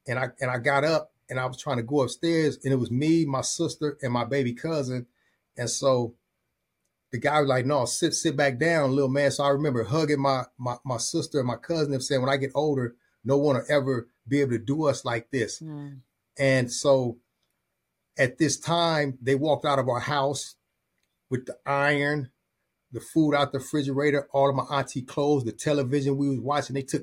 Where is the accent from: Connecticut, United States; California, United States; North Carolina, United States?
California, United States; Long Beach; because I was raised here in the Carmelitas, and I also was raised on the east side, central Long Beach, and I also had friends on the west side of Long Beach.